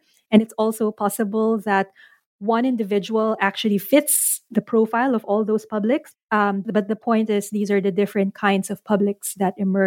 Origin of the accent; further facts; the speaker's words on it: Philippines; I'm Filipino, but I don't know the language. I'm fair-skinned, which is an indicator of class privilege in the Philippines.